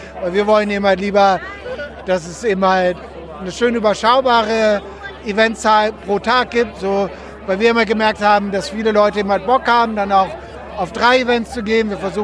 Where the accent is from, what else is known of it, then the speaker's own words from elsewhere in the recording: Berlin, Germany; Ja, wir sind Berliner, ne?